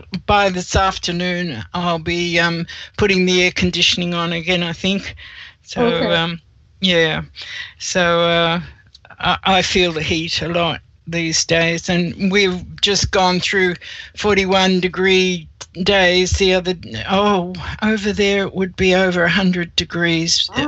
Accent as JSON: {"language": "English", "town": "Melbourne", "region": "Victoria", "country": "Australia", "tie": "born there", "said": "But yes, I was born in Melbourne, and that's where I am now, feeling quite at home in Melbourne."}